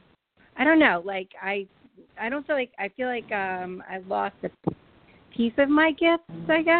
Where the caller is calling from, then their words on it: Ponte Vedra Beach, Florida, United States; from Ponte Vedra Beach, Florida.